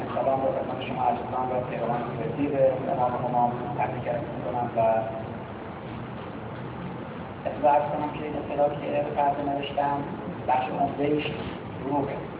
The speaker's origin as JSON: {"language": "Persian", "town": "Tehran", "region": "Tehran Province", "country": "Iran", "tie": "born there", "said": "من که شناختم هم نوشته شده متولد تهرانم"}